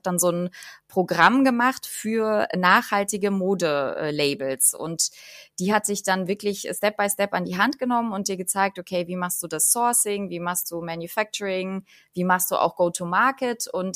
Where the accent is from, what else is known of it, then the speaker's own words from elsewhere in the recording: Berlin, Germany; Ich bin Berlinerin und seit kurzem zweifache Mama von zwei kleinen Jungen